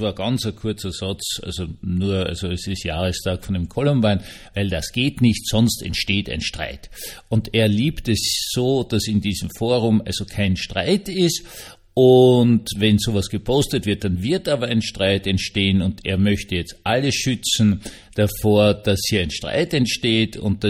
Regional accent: Vienna, Austria; Also, ich bin ja Österreicher, Wiener, unmittelbar neben dem Schloss Schönbrunn aufgewachsen.

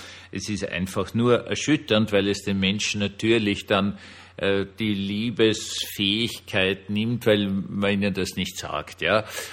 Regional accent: Austria; und ich sage das als Österreicher

